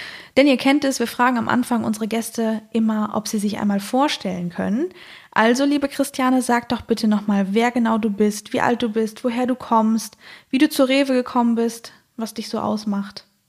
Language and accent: German; North Rhine-Westphalia, Germany; also born or lived in Cologne; Ich komme aus dem Sauerland, habe auch viele Jahre lang während des Studiums in Köln gewohnt, bin jetzt wieder zurück in meine Heimat